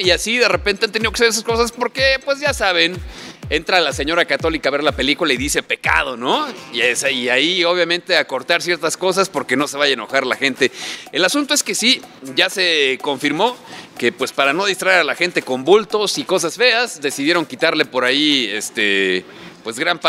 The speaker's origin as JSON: {"language": "Spanish", "country": "Mexico", "said": "somos el estereotipo mexicano por excelencia en estos momentos"}